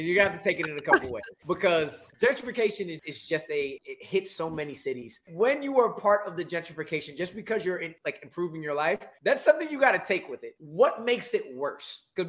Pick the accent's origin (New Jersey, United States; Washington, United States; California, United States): California, United States; Oakland; that I don't deal with being a black person growing up in Oakland